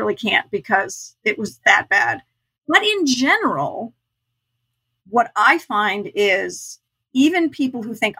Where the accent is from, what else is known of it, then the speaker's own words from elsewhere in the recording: Newtown, Connecticut, United States; also born or lived in Orlando, Florida; I was born in Orlando, Florida. And when I was very young, a couple years old, my parents moved to Newtown, Connecticut, now famous for the Sandy Hook shootings.